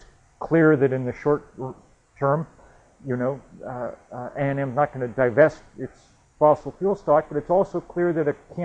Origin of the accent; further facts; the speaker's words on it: Vermont, United States; That's my home state of Vermont, where we're still recovering from hurricane.